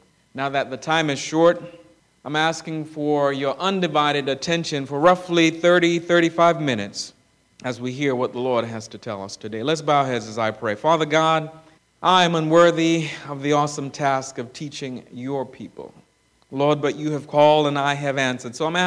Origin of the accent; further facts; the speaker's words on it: Trinidad & Tobago; I am from the Twin Island Republic of Trinidad and Tobago.